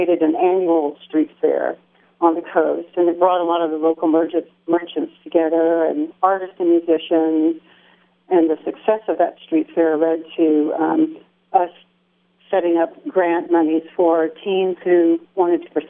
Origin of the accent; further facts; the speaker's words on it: Little Rock, Arkansas, United States; So, well, originally I came from Little Rock, Arkansas, and I grew up in a family that was very musical, both of my parents being musicians.